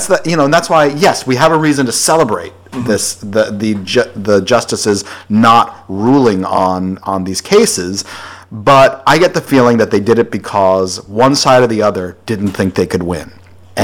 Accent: Louisiana, United States; I grew up in Louisiana, so summer to me just means, you know, living inside an incubator for 5 or 6 months of the year.

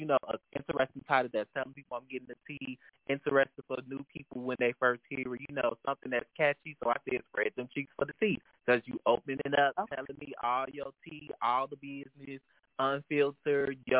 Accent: Chicago, Illinois, United States; Yes, well, like I said … I'm from Chicago.

